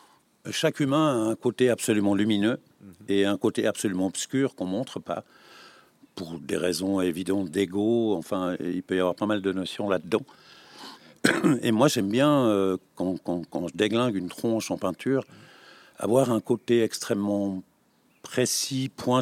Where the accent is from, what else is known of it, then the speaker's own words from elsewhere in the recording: Valais, Switzerland; Je suis valaisan